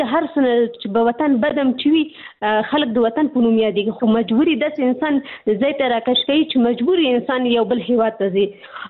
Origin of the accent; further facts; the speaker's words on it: Pakistan; زه په پاکستان کې پیدا شوې یم، هلته مې ژوند تیر کړی، تر لسنو پورې ما درس ویلي.